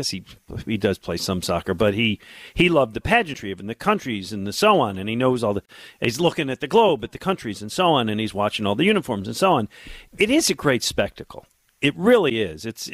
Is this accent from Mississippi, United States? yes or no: no; Buffalo, New York, United States; I grew up in Buffalo.